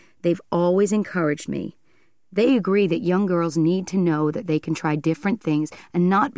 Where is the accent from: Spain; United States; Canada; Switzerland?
United States; Steamboat Springs, Colorado; also born or lived in Chicago; when I was growing up in Chicago and then in the town of Steamboat, Colorado.